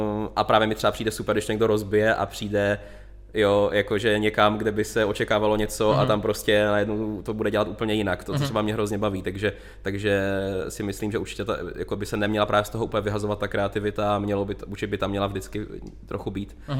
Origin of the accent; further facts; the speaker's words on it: Ostrava, Moravian-Silesian Region, Czechia; Jo, pocházím z Ostravy.